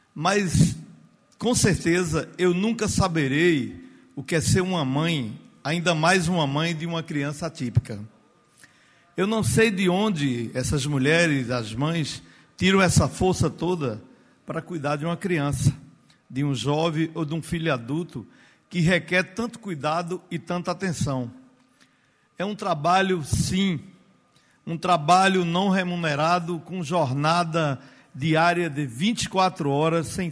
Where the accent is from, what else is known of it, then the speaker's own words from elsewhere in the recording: Serra Talhada, Pernambuco, Brazil; do aniversário de 173 anos da minha terra, Serra Talhada